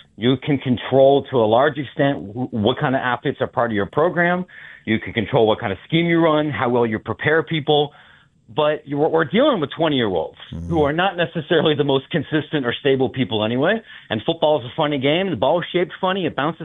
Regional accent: Ohio, United States; And I'm not picking on Louisiana, right? I'm from Ohio.

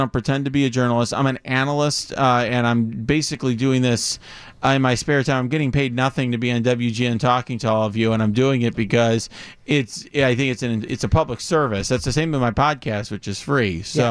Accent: United States; But that's why I'm glad, as an American, that the FBI is investigating this matter.

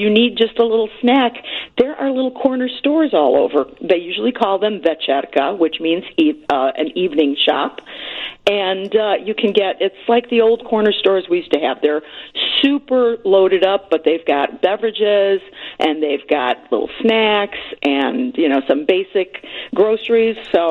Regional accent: United States; No, as an American. They think we are very loud.

